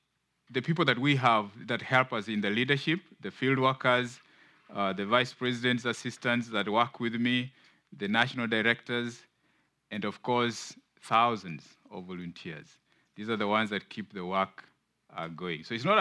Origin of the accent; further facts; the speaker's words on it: Kenya; I'm from Africa, Kenya.